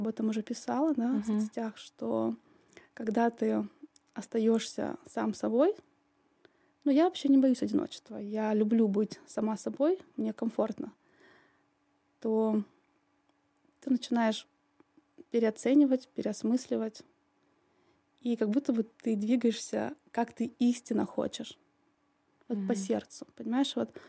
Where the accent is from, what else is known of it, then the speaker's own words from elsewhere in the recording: Syktyvkar, Komi Republic, Russia; Я из Сыктывкара, да, город, который маленький. Угу. Город, где, в принципе, многие друг друга знают.